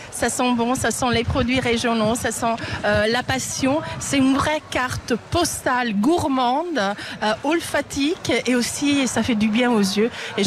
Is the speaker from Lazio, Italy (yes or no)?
yes; Rome, Lazio, Italy; French is a second language; Vous savez quoi, je suis italienne, je suis romaine.